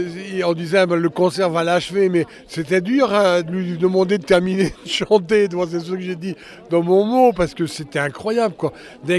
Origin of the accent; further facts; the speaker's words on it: Groix, Brittany, France; je connaissais au moins ses parents dans sa famille, puisque je suis de Groix